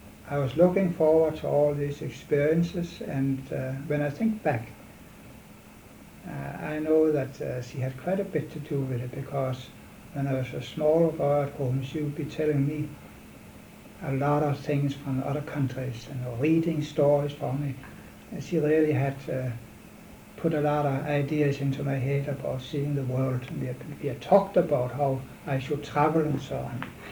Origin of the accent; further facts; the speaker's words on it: Hostrup, Southern Denmark, Denmark; English is a second language; moved away; And I couldn't speak a word of English. But I came in, I told my mother that I'd like to say goodbye at home. You can walk down with me to the station, but I don't want to see you in Copenhagen standing at the pier.